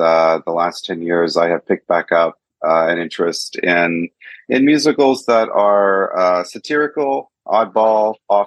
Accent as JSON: {"language": "English", "town": "Louisville", "region": "Kentucky", "country": "United States", "tie": "born or raised there", "said": "Yeah, I grew up in Louisville, Kentucky, and I've been writing plays ever since I could pick up a pen."}